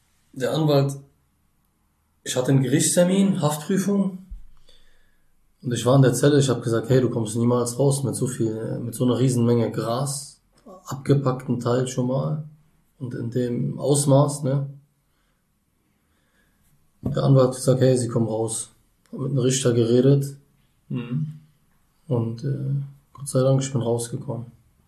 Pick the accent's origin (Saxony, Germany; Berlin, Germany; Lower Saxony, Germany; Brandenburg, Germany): Berlin, Germany; ich komme aus Berlin. Berliner Junge